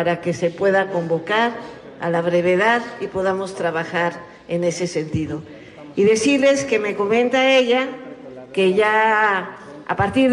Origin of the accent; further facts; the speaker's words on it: Mexico; nosotros, como buenos mexicanos, pues somos de tradiciones y seguimos la tradición de la siembra, de los abuelos, de los papás